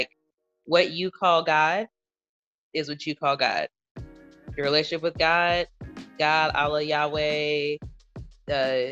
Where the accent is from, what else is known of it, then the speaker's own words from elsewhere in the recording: the South, United States; So like, you know, I'm from the South in the US, so we eat pork.